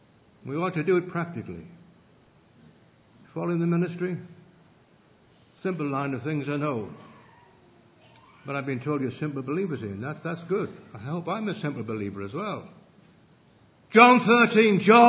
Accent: England, United Kingdom; now in Scotland; I'm an Englishman, and I've survived in Scotland a long time.

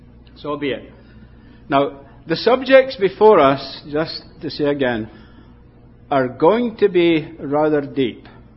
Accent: Scotland, United Kingdom; when I was brought up in Scotland, we did get a lot more of it. The assemblies in Fife, where I was brought up

